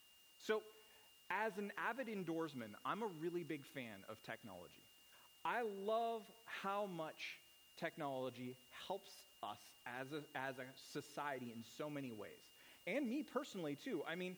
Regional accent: Canada; I grew up in Canada, and I really don't.

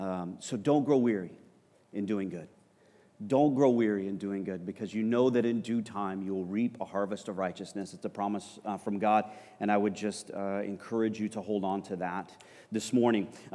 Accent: Texas, United States; now in Canada; I am American. I presume upon your grace. I was born and raised in West Texas area of the United States

